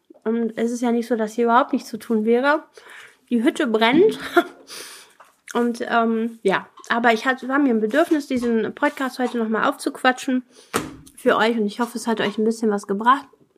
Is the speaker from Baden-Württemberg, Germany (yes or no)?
no; Buxtehude, Lower Saxony, Germany; ich komme aus Buxtehude und bin heute Morgen um 4 Uhr aufgestanden